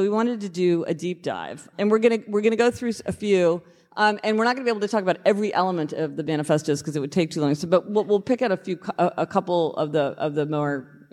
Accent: Kansas City, United States; because we're both from Kansas City

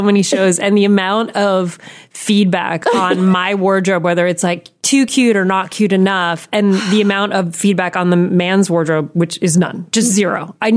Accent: Allamuchy, New Jersey, United States; Which was where I spent most of my childhood. Where? In New Jersey, a really small town called Alamuchi.

